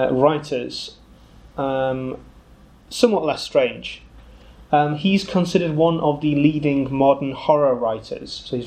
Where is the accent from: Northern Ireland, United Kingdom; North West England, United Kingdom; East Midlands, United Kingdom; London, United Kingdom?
North West England, United Kingdom; Liverpool; Campbell was using Liverpool, his hometown, also my hometown, as one of the main sources of inspiration.